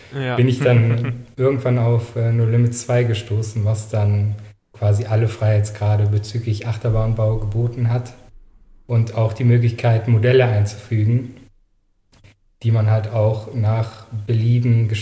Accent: Germany; Also ganz ursprünglich komme ich aus der Eifel.

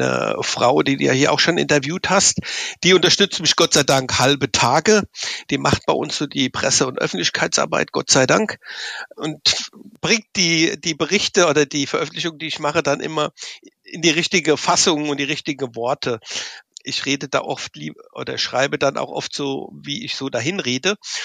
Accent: Frankfurt, Hesse, Germany; now in Würzburg, Germany; Also ich bin eigentlich ein Ur-Frankfurter Bub, bin in Frankfurt aufgewachsen, Schule, Abitur, was man halt so da alles so vor Ort macht. Und habe jetzt mein Unternehmen in Würzburg, in Unterfranken, auch nah an Hessen

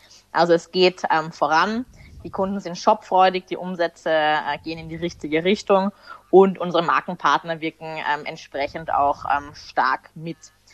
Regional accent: Austria; wie man bei uns in Österreich sagt

